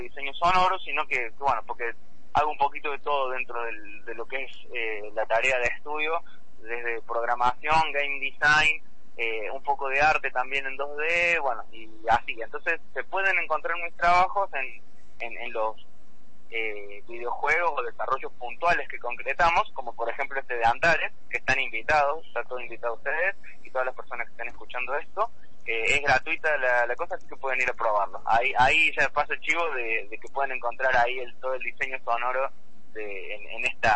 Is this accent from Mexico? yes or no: no; Córdoba, Argentina; now in Neuquén, Argentina; que originalmente soy de Córdoba, pero la verdad que la ciudad de Neuquén siempre me trató muy bien